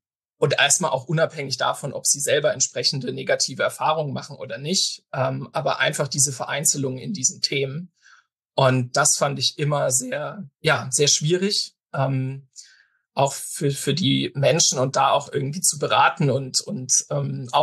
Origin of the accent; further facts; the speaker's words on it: Karlsruhe, Baden-Württemberg, Germany; ich bin auch in Baden-Württemberg zur Schule gegangen, zwar jetzt nicht im Schwäbischen, sondern in Karlsruhe.